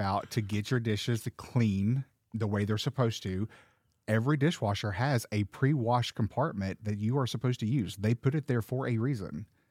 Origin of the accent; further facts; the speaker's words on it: Florida, United States; hey, I'm from Florida where everything has sulfur.